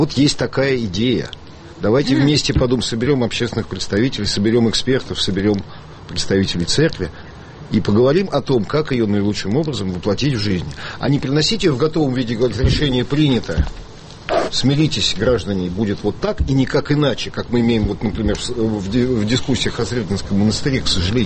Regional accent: Moscow, Russia; born there; Я тоже родился в Москве

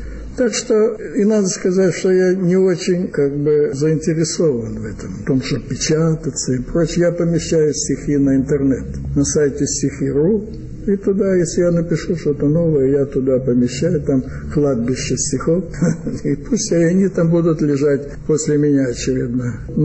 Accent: Kyiv, Ukraine; moved away; also born or lived in Ufa, Russia; Родился я в Киеве в 35-м году, в конце 30 декабря. Но у меня, так сказать, было несколько эмиграций. Одна эмиграция под названием «Эвакуация». С 41 по 46 год я находился в Башкирии, в Уфе. Потом вернулся в Киев

